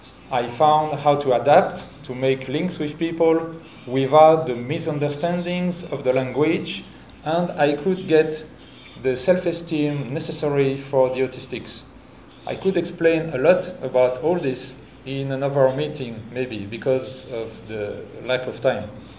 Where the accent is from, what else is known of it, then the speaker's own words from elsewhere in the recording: France; English is a second language; now in Brazil; I come from France, and here, Brazil, it's like another planet for me